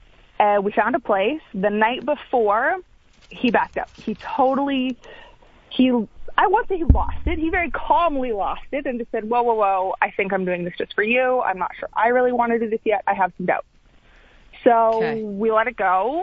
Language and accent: English; Alberta, Canada; We're both from Alberta, so it's going to work out perfectly.